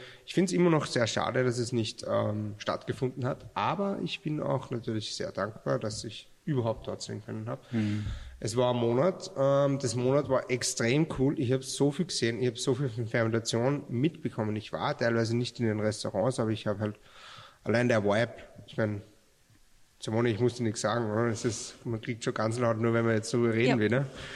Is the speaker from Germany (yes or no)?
no; Salzburg, Austria; Kurz vorweg, ich habe ein bisschen einen Dialekt. Ich bin ja aus Salzburg.